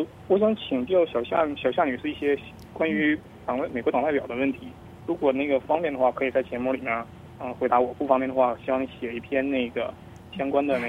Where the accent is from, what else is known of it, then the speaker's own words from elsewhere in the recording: China; 我作为一个中国人